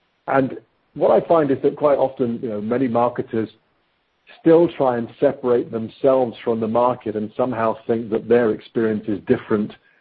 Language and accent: English; England, United Kingdom; I'm the English guy, and he's the American.